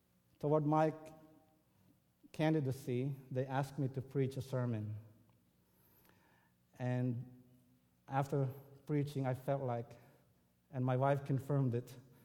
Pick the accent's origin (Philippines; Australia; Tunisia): Philippines; English is a second language; And at that time, my accent was very strong. I mean, I still have this very strong accent, I think, but that time, fresh from the Philippines, it was tough to understand myself when I listened to my video.